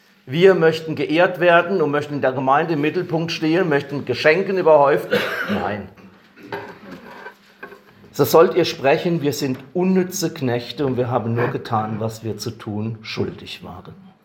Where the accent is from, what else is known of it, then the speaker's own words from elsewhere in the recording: Thaleischweiler, Rhineland-Palatinate, Germany; In meinem Heimatdorf Thaleischweiler in der Pfalz, wer kennt es nicht